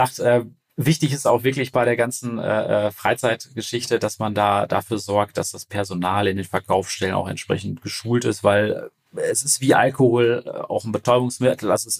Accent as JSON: {"language": "German", "town": "Paderborn", "region": "North Rhine-Westphalia", "country": "Germany", "said": "wir kommen aus Paderborn, also wir sind jetzt nicht so die Region, wo irgendwas richtig losgeht."}